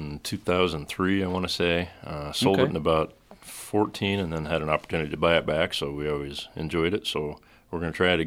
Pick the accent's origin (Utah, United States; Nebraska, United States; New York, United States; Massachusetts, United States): Nebraska, United States; North Platte; I don't know that it's a pleasure, but I grew up here in North Platte. I graduated from the high school here in 94, went on to Wesleyan, majored in education, 7 through 12, history, social sciences